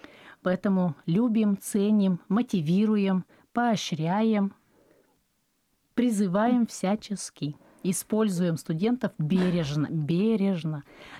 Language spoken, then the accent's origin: Russian; Vyatskiye Polyany, Kirov Oblast, Russia; now in Kirov, Russia; я человек приезжий в Киров. Моя малая родина — это мои любимые Вятские поляны. Я приехала оттуда в далеком 97-м, поступили в наш педагогический институт.